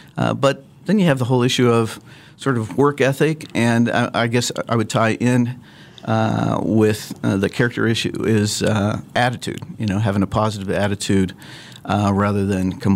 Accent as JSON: {"language": "English", "town": "Lawrence", "region": "Kansas", "country": "United States", "tie": "born or raised there", "said": "I grew up in Lawrence, and am a Jayhawk fan"}